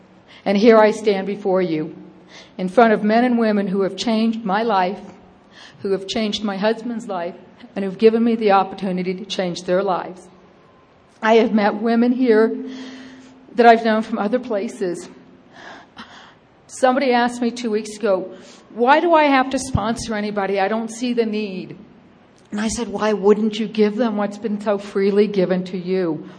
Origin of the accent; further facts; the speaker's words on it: Wetumpka, Alabama, United States; I'm from Wetumpka, Alabama.